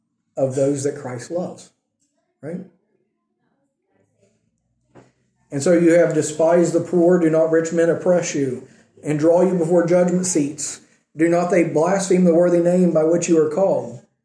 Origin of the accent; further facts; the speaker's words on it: United States; remember I said American politics, I'm American.